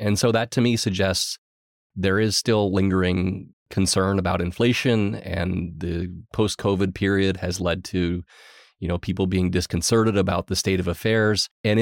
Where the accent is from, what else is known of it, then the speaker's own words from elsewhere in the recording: Eden Prairie, Minnesota, United States; I did. I grew up in the Minneapolis suburbs.